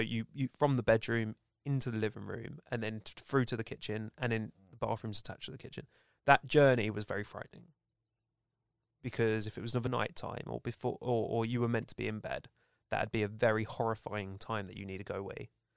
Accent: Greenwich, London, United Kingdom; born there; I was born in Greenwich, if anyone's asking. It's a hospital that was had asbestos in it, so they had to rip it down, East Greenwich.

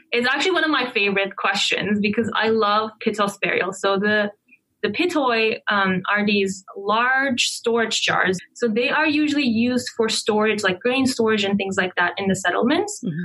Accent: Antalya, Turkey; So some of them, I think the ones from Karataş, which is actually really close to my hometown, Antalya

